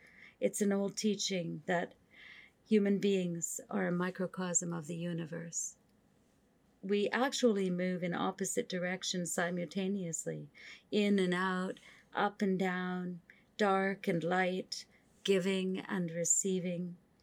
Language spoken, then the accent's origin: English; Edmonton, Alberta, Canada; I am from Edmonton, Alberta, the land of shale and clay.